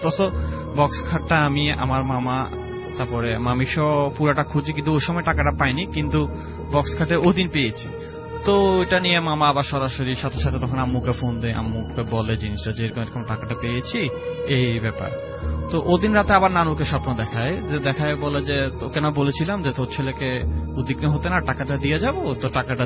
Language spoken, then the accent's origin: Bangla; Chittagong, Chittagong Division, Bangladesh; আমি ছোট থেকে বড় হয়েছি চট্টগ্রামে